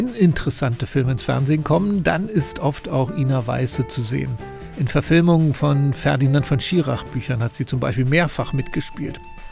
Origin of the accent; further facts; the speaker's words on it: Brandenburg, Germany; Mir als Brandenburger wird dann gleich ganz warm ums Herz